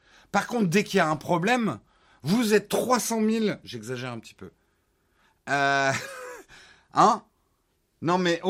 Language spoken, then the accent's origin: French; United States; French is a second language; now in France; Alors oui, j'ai passé mon enfance aux États-Unis, mais je ne suis pas né aux États-Unis.